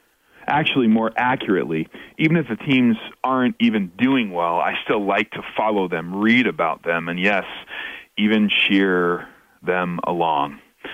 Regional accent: New York, United States; also born or lived in St. Louis / Minneapolis / St. Paul / Michigan; now in Chicago, United States; Since growing up in New York, life and the Lord's leading has led me to be a resident of a number of different geographic areas.

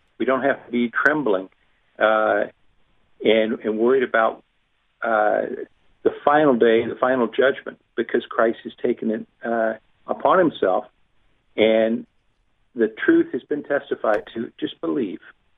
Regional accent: the South, United States; I'm from the South. We always talk about Southern gentlemen and how we're to be polite with those around us.

